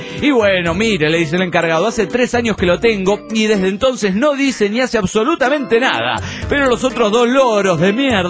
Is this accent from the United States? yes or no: yes; Dallas, Texas, United States; de Dallas, USA.